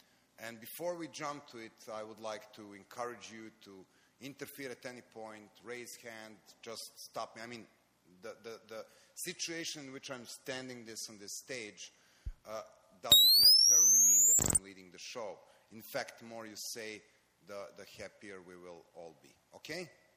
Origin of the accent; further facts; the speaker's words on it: Belgrade, Serbia; English is a second language; I'm coming from Belgrade, Serbia, where I live.